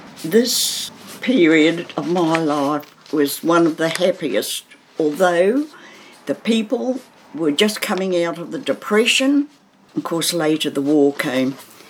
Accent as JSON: {"language": "English", "town": "Wairoa", "region": "Hawke's Bay", "country": "New Zealand", "tie": "born there", "said": "And in 1930, I was born in Wairoa."}